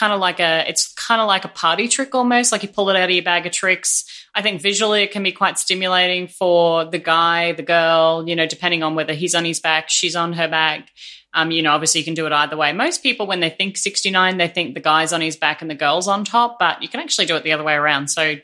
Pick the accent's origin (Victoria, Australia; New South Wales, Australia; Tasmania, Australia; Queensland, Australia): Queensland, Australia; Brisbane; I'm from Brisbane.